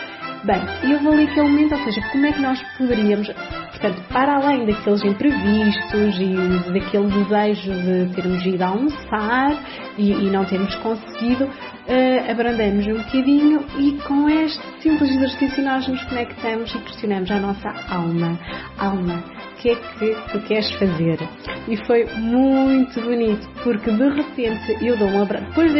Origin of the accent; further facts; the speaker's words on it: Aveiro, Portugal; nós somos da cidade de Aveiro